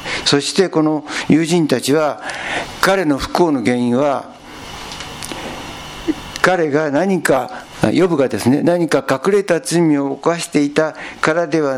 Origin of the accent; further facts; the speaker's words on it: Aichi, Japan; 私は愛知県の田舎で育ったんですけど、子供の頃こうした話を親や周囲の人から聞かされて育ったんですよ。